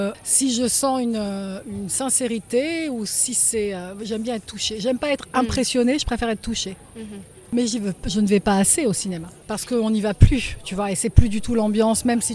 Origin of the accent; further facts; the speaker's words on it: France; moved away as an adult; now in Belgrade, Serbia; donc je suis française, mère de 3 enfants qui sont grands tous les 3. J'habite Belgrade depuis... 2003, donc ça fait 23 ans